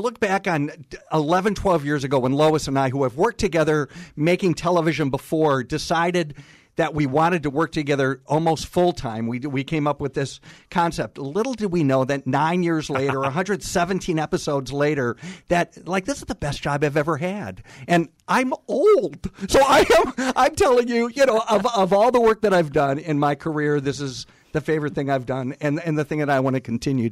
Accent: Milwaukee, Wisconsin, United States; I was born and raised in Milwaukee on the east side

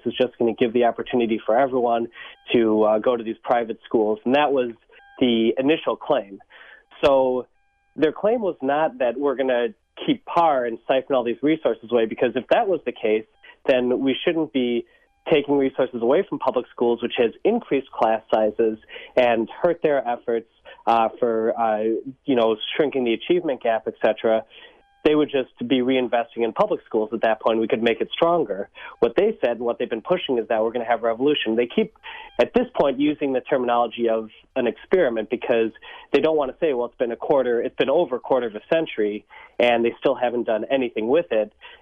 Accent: Milwaukee, Wisconsin, United States; I'm from Milwaukee my whole life, and I went to public schools.

